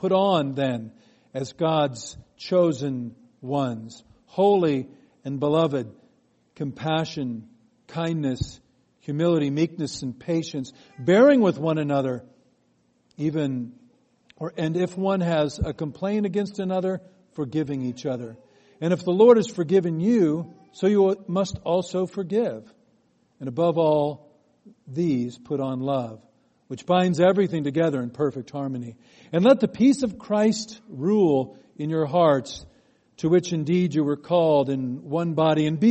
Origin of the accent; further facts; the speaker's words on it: Ireland; You know, the thing is, though, I'm Irish, so I'm either going to do really happy or really sad.